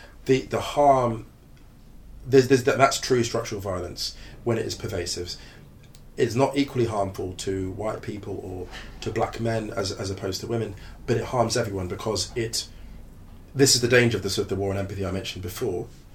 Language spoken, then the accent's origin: English; West Drayton, London, United Kingdom; I grew up in West Drayton, which is